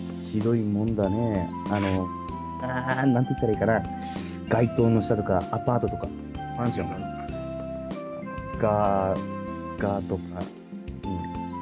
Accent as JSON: {"language": "Japanese", "region": "Yamagata", "country": "Japan", "said": "まあ自分は出身山形なんですけど"}